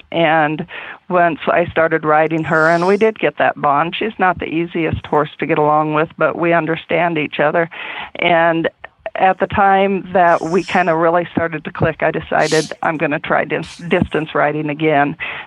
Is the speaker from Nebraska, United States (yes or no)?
yes; Nebraska, United States; growing up in Nebraska, that's pretty much what you find around here, paints and quarter horses.